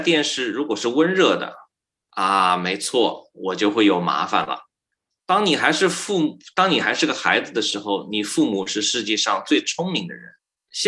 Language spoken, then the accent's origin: Chinese; Wagga Wagga, New South Wales, Australia; 几年前我回到了哇嘎哇嘎，我在那里出生，在那里长大，我去了我以前的小学